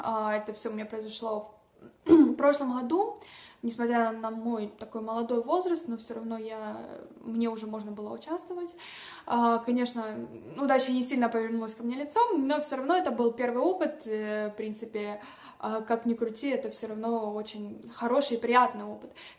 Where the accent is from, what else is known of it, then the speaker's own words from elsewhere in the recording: Donetsk Oblast, Ukraine; Я из Украины, Донецкая область.